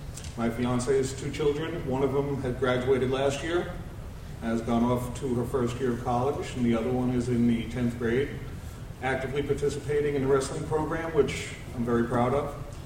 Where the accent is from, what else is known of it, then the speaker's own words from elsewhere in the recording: New York City, New York, United States; now in Greenville, United States; I've lived here in the Greenville Central School District for about 10 years. I'm a transplant from New York City, in case you couldn't tell. I moved up here in 2003.